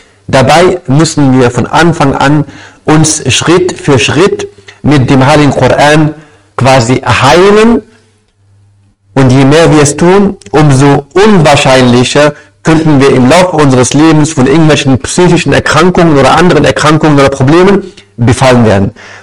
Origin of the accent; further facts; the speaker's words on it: Morocco; Bei uns in Marokko zum Beispiel haben wir immer so auf eine andere Art und Weise gemacht